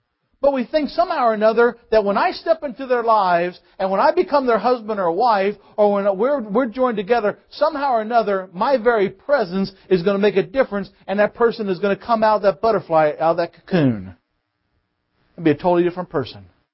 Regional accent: Boonville, Missouri, United States; I'm working with a young couple in Missouri. back in Boonville, my hometown

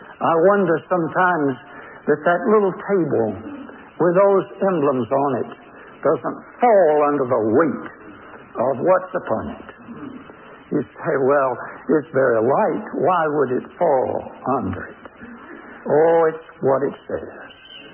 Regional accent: Augusta, Georgia, United States; as I was brought up in Augusta, Georgia, we children used to go to school in the morning

